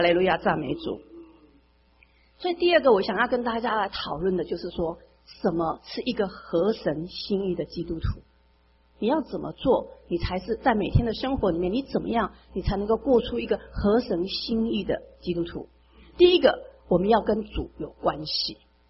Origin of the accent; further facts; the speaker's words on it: Taiwan; 那我们台湾人的习俗呢